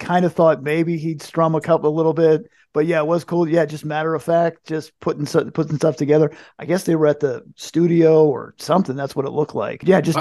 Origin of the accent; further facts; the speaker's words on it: New Jersey, United States; No, we're from New Jersey.